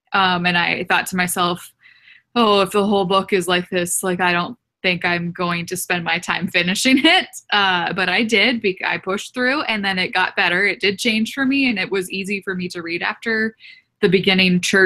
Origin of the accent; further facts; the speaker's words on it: Montana, United States; now in St. Paul, United States; So I live in St. Paul, Minneapolis, Minnesota. I'm from Montana in the mountains.